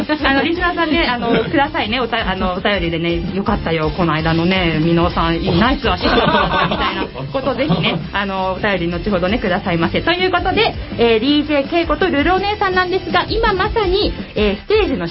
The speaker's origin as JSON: {"language": "Japanese", "town": "Kawasaki", "region": "Kanagawa", "country": "Japan", "tie": "born or raised there", "said": "川崎生まれ川崎育ち、自称夢見ヶ崎動物公園専属"}